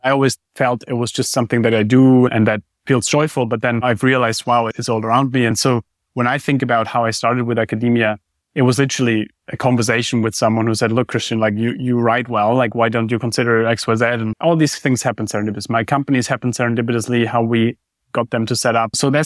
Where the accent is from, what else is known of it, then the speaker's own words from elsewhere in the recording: Germany; I grew up in Germany. We love planning.